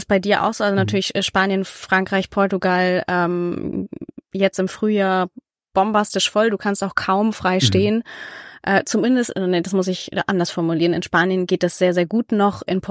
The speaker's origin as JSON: {"language": "German", "town": "Kiel", "region": "Schleswig-Holstein", "country": "Germany", "said": "Ich komme aus Kiel."}